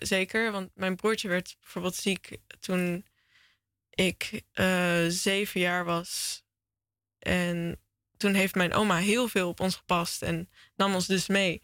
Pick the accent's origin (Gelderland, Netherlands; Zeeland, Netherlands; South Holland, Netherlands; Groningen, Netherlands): South Holland, Netherlands; Zoetermeer; Zij woonden in Zoetermeer en wij zijn ook opgegroeid in Zoetermeer.